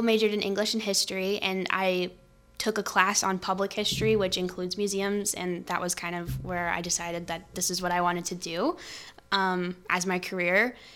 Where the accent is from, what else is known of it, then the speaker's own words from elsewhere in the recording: Oceanside, California, United States; Yeah, so I'm from San Diego County, more specifically Oceanside, California, which is very close to Camp Pendleton. So I grew up around a lot of like military families, but my family is not military. So that's where I grew up.